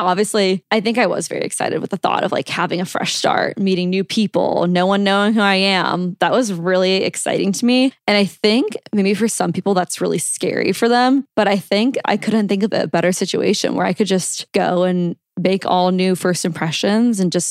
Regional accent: Omaha, Nebraska, United States; also born or lived in Texas / Georgia; we moved to Omaha, Nebraska. So I had moved a few times. I mean, obviously, I would definitely say I'm from Omaha. I don't really claim Texas or Georgia very much.

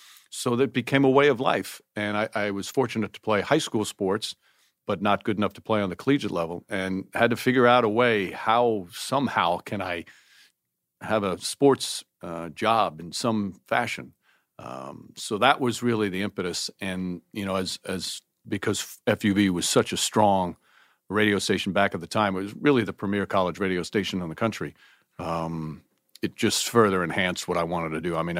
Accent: Yonkers, New York, United States; There's a poster of Walt Frazier that still exists in my parents' house in Yo

